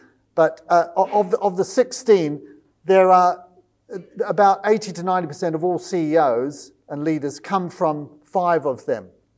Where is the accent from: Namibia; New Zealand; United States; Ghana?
New Zealand; I'm a New Zealander, so you've got to forgive me for thinking about rugby